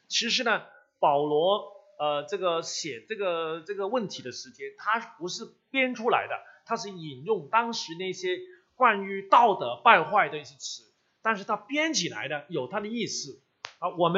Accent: Hong Kong; now in Toronto, Canada; 我是香港人，所以现在香港过去两个月呢，我的心态就好像当年看着北京30年以前这个感受啊，因为这个土生土长的地方很难过，

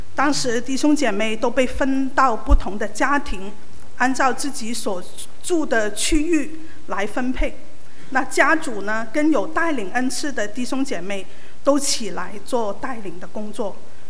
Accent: Macau; 作为澳门人啊，我们澳门是欢迎回归的

